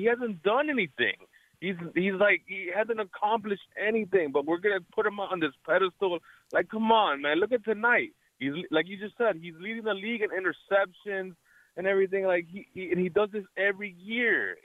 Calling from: Miami, Florida, United States; I know I may be sounding biased because I'm from Miami

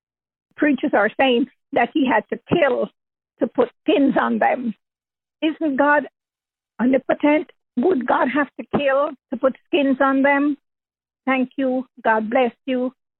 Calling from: New York City, New York, United States; I'm calling from New York City.

